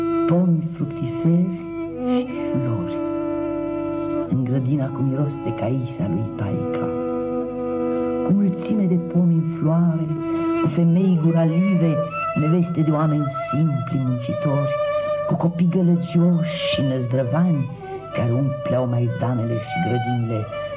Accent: Bucharest, Romania; M-am născut în București, în vechea mahala a cărămidarilor. Mahalaua în care cresc legume, pomi fructiferi și flori.

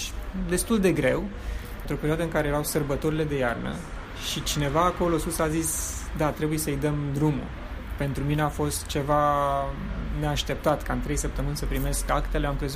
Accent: Romania; eu nu m-am simțit niciun fel dat deoparte pentru că provin din România

